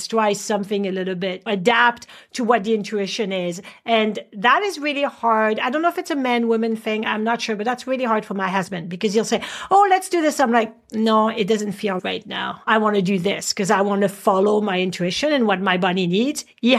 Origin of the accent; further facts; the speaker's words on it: France; now in Canada; a lot of people immigrate from somewhere else, like I did. I immigrated from France, and I'm first generation.